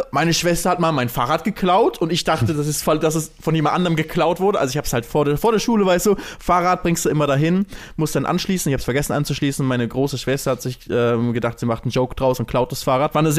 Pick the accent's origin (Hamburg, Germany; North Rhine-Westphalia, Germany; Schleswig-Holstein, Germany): Schleswig-Holstein, Germany; Lübeck; Wenn ich immer zurück in meine Heimatstadt nach Lübeck gehe